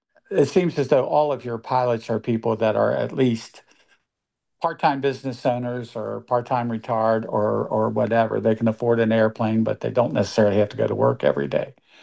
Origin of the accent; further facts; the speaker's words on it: Kentucky, United States; I'm from Kentucky originally